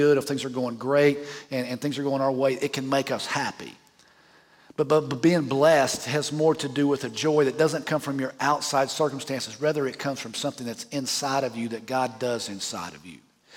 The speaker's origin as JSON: {"language": "English", "region": "Oklahoma", "country": "United States", "tie": "born or raised there", "said": "Well, I'm from Oklahoma. I was raised on a ranch. We rode stuff our whole life."}